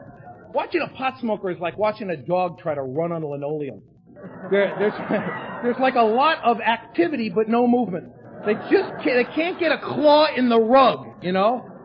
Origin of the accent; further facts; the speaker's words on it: New York City, New York, United States; I had as a kid growing up in the Bronx and visiting Manhattan once or twice a year